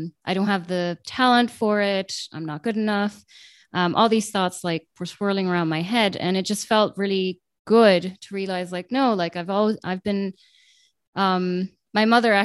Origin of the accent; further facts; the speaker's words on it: Ireland; As you know, I came from Ireland, and as we both know